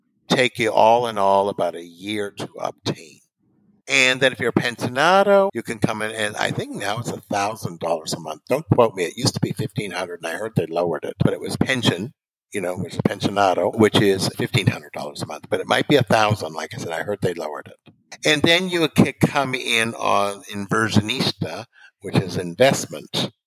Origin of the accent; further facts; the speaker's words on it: Vancouver, British Columbia, Canada; Is I'm from Vancouver, and and I miss excellent Asian food.